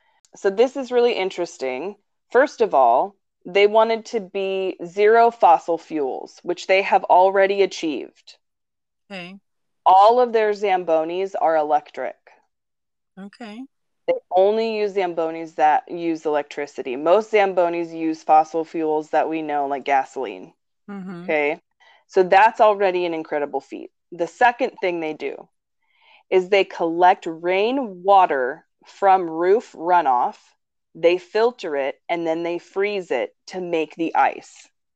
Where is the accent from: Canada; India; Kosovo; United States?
Canada; I'm Canadian